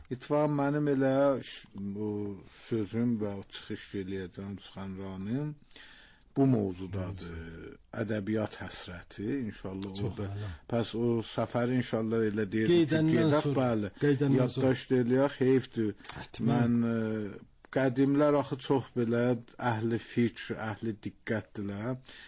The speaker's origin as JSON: {"language": "Azerbaijani", "country": "Iran", "said": "mən İrandan gəlmişəm"}